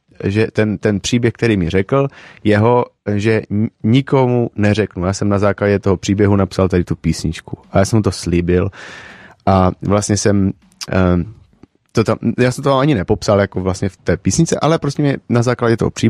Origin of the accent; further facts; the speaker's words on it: Vlachovice, Zlín Region, Czechia; Z Valašska, kousek od Zlína, jako Vlachovice.